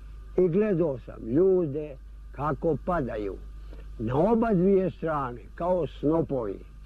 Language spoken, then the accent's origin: Serbian; Montenegro; 9. put mi smo Crnogorci zauzeli